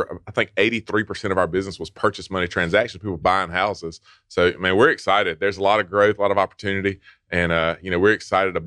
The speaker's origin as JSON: {"language": "English", "region": "Georgia", "country": "United States", "lives_now": "Athens, United States", "said": "But no, I'm from a small town in middle Georgia and live in Athens now."}